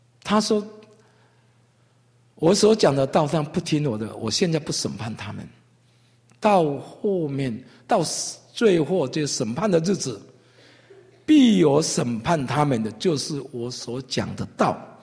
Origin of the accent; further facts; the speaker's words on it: Taiwan; 我相信我从台湾来，在台湾现在最流行的是怎样养生啊？